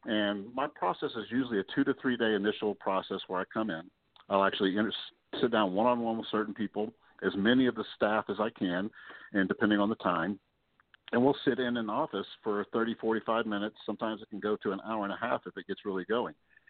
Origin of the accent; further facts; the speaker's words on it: Vermont, United States; And I'm actually trying to do a few more workshops in my home state of Vermont, which I have not done as much of.